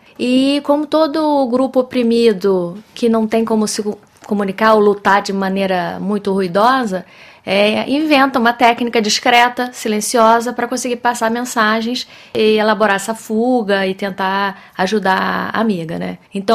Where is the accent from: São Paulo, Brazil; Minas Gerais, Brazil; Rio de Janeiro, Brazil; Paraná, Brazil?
Rio de Janeiro, Brazil; onde eu fui criada, que foi no Rio de Janeiro, um espaço urbano.